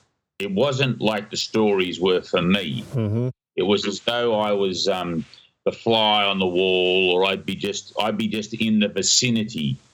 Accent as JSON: {"language": "English", "town": "Sydney", "region": "New South Wales", "country": "Australia", "tie": "born there", "said": "So I was born in Sydney, Australia."}